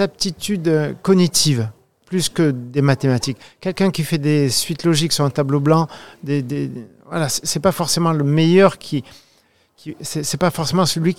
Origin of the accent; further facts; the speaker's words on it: Toulon, Provence-Alpes-Côte d'Azur, France; 18 ans, alors je suis originaire de Toulon